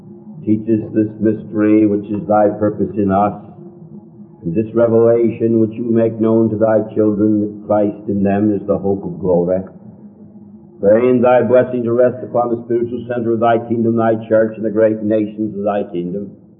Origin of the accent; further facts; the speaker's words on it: United States; We may be very happy and very proud of the fact that we are an American, that we're a part of a great nation in God's kingdom